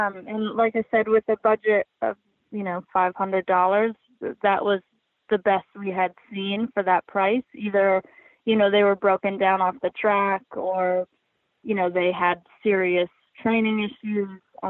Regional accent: New York, United States; Yeah, so I'm from Western New York, and there's just not really a huge market for sport horses up there.

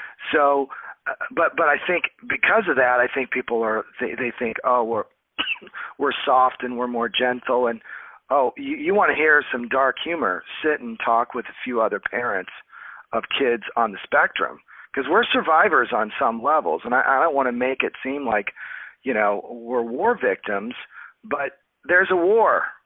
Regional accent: Midwest, United States; I grew up in the Midwest, but people always used to say, "Are you from the East Coast?"

